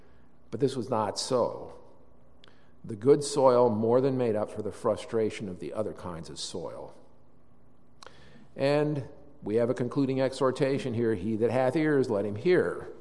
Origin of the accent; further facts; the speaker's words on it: Illinois, United States; I grew up in Illinois, and when I would come here for vacations with my family